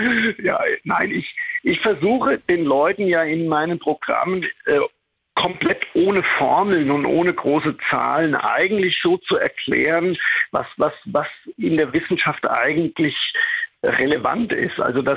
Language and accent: German; Amorbach, Bavaria, Germany; Ich bin wirklich so richtig auf dem Land groß geworden. Also Amorbach ist ja zwar eine Stadt, aber 4000 Einwohner.